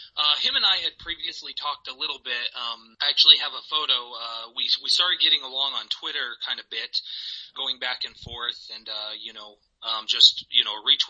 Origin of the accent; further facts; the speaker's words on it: Westminster, Colorado, United States; I got the venue in my hometown of Westminster, Colorado. So being, I went to Westminster High School when I, you know, went to high school.